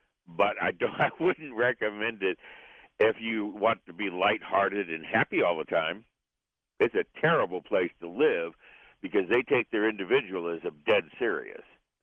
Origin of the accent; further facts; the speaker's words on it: Texas, United States; also born or lived in Michigan; I was actually raised in Texas. When we moved from Michigan, I grew up in Texas high schools.